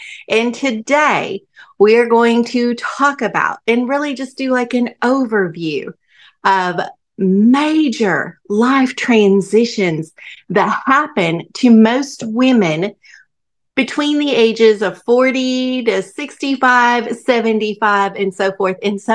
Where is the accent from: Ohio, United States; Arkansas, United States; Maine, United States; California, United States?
Arkansas, United States; accent: southern; now in Alaska, United States; My southern accent shares my Arkansas roots, but these days my home is in Alaska.